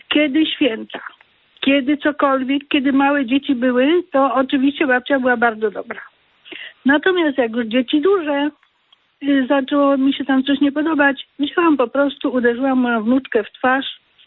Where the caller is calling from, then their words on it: Zgierz, Łódź Voivodeship, Poland; ze Zgierza i bardzo Ojcu dziękuję za ten bardzo poważny problem podniesiony.